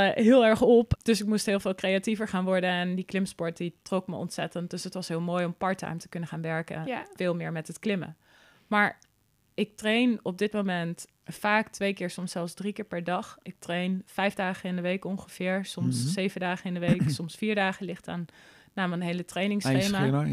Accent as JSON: {"language": "Dutch", "country": "Netherlands", "said": "Wij zijn als Nederlander opgegroeid dat we gewoon zelf alles boven moeten houden en op moeten houden en niet dat aan anderen moeten vragen."}